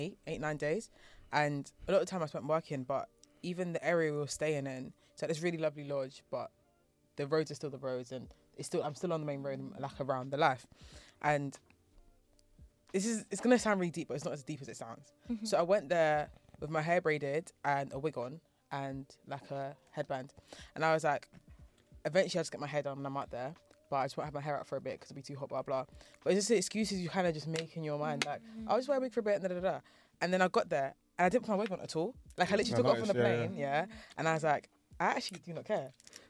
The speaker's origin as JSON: {"language": "English", "country": "Nigeria", "said": "I think my affinity being Nigerian, I go extra hard to make sure I remember that I'm a Nigerian."}